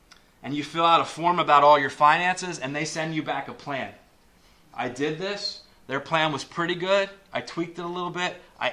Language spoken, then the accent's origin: English; United States; Now, we're Americans. We love being Americans. America is awesome, and I'm grateful that I'm American.